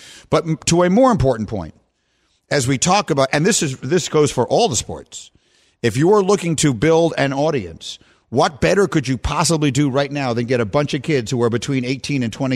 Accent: New York City, New York, United States; moved away as an adult; also born or lived in Evanston; I grew up in New York City, was as New York a kid as you could possibly be.

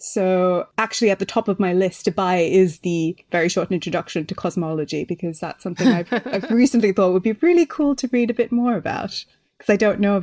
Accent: Sri Lanka; I grew up in Sri Lanka, so naturally I read some local literature

